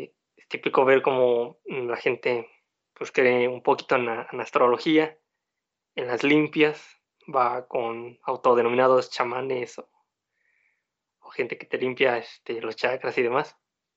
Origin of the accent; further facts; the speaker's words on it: Mexico; El mexicano, o como mexicanos, vamos a seguir en esta misma tónica.